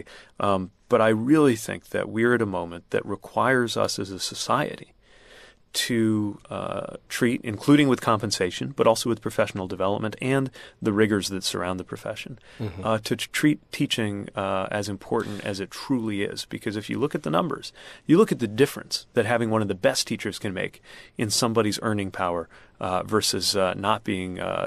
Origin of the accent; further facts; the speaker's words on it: Indiana, United States; Yeah, I grew up in Indiana and I'm gay.